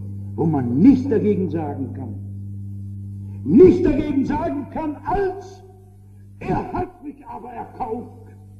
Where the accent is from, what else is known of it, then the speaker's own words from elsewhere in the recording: Hesse, Germany; Ich bin groß geworden im Schatten der Saalburg. Das ist eine alte römische Burg, die man im Taunus ausgegraben hat, die man wieder aufgebaut hat.